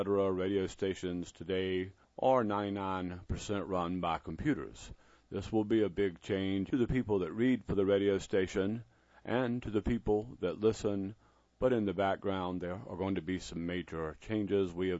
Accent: Raleigh, North Carolina, United States; Well, Bob, I grew up in the Raleigh area, have lived here the majority of my life

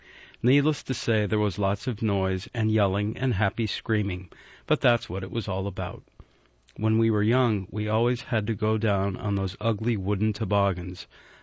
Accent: Canada; It was a common tradition at our family's house growing up in Canada that after the ceremonial Christmas feast

